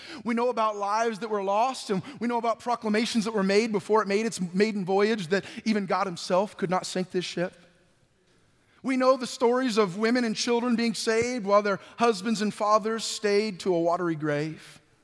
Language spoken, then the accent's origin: English; California, United States; I was raised in Northern California by a single mom.